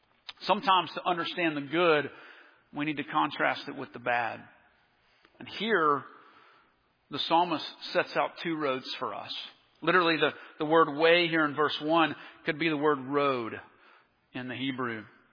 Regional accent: Nashville, Tennessee, United States; I grew up in Nashville, Tennessee, and I grew up on a little cul-de-sac in just a normal suburb.

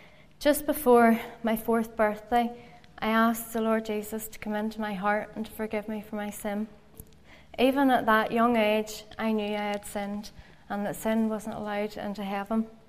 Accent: Ballymena, Northern Ireland, United Kingdom; I was born and brought up in Ballymena. I was the oldest of four children.

